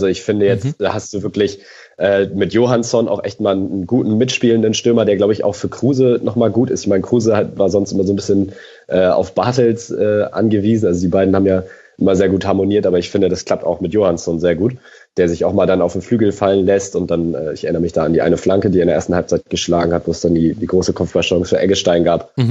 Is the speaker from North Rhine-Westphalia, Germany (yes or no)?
no; Hamburg, Germany; Also, und das sage ich ja als Hamburger jetzt nicht unbedingt gerne.